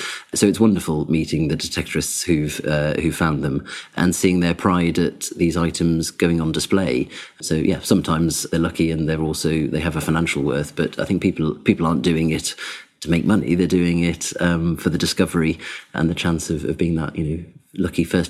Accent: Whitley Bay, North East England, United Kingdom; I'm from the Northeast, so, you know, the first historic sites I visited, I mean, I'm from Whitley Bay, so my nearest English heritage site is Tynemouth Priory

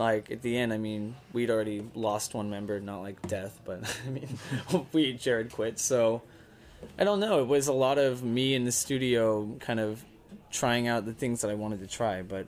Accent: Texas, United States; I'm Texan.

